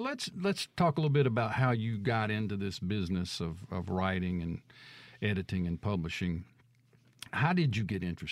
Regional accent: Perkinston, Mississippi, United States; Well, I grew up in Perkinston, as I said earlier.

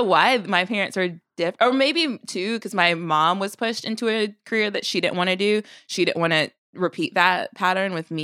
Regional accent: North Carolina, United States; Oh, I'm from North Carolina.

